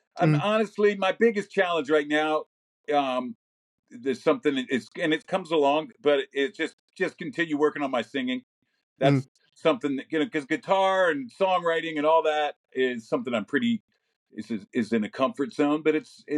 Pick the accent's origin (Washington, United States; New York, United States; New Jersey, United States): New Jersey, United States; Princeton; And I grew up in Princeton, New Jersey. There was a great like import record store